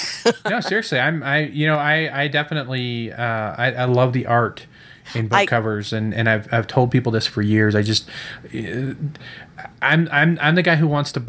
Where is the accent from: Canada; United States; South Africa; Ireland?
United States; Fresno, California; We talked a little bit before we were recording about that. I grew up in Fresno.